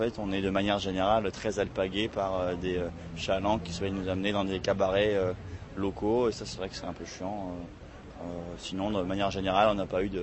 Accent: Marseille, Provence-Alpes-Côte d'Azur, France; Je viens de France, de Marseille, et je travaille en banque, je fais la gestion de patrimoine.

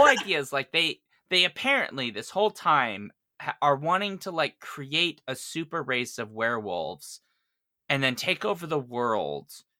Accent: Sweden; Even though I'm from Sweden and I have a French name, whatever, right?

